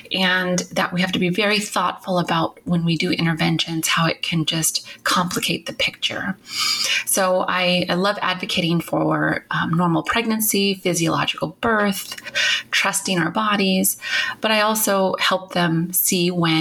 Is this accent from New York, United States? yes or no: no; Montana, United States; now in Northern California, United States; I am actually from Montana. I'm a Montana native, although I live in Northern California right now. But I grew up on the Flathead Indian Reservation, and I am Salish and Kootenai.